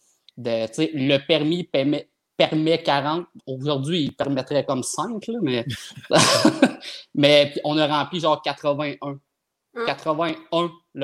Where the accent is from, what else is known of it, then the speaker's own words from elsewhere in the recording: Trois-Rivières, Quebec, Canada; Moi, je viens de Trois-Rivières